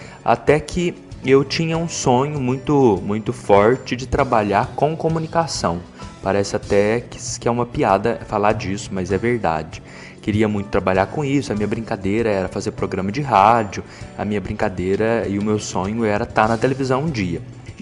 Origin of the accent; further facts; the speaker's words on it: Muzambinho, Minas Gerais, Brazil; criado em uma família religiosa. Eu me lembro que meus pais me levavam sempre à missa. Sou natural da cidade de Muzambim.